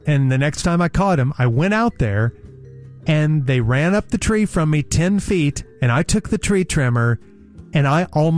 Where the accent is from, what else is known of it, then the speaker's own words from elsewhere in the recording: United States; So then I decided I am going, why should I, as an American, sit here and let them destroy my property?